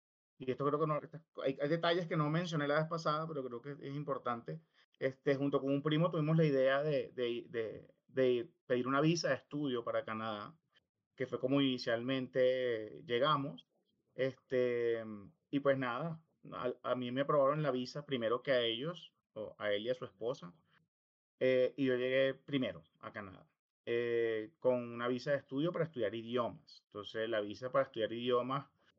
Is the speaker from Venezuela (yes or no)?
yes; Venezuela; moved away as an adult; tengo 43 años. Hace 10 años salí de Venezuela por primera vez, salí de mi país por primera vez, rumbo a Canadá